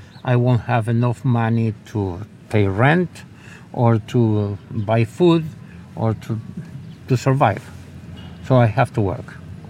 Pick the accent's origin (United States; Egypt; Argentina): Argentina; English is a second language; moved away; I'm originally from Argentina. I'm in this country for 47 years.